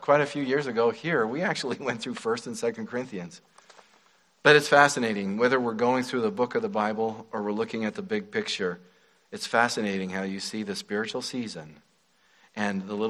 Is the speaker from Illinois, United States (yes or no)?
no; Jackson, Wyoming, United States; back in my hometown in Jackson, Wyoming.